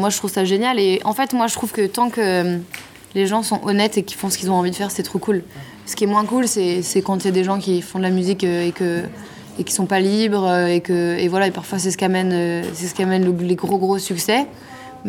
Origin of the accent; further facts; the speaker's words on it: France; born there; Bah, moi, je suis née en France et je parle français